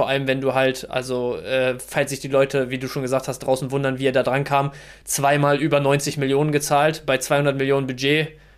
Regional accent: Bielefeld, North Rhine-Westphalia, Germany; also born or lived in Dortmund; und dann aber mein Leben lang in Bielefeld gewohnt.

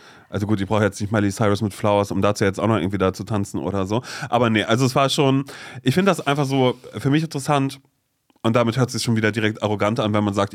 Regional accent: Mecklenburg-Vorpommern, Germany; moved away; warum bist du aus MacPom weg und bla, so, weil da ging es auch darum, so, ne, wo ich groß geworden bin

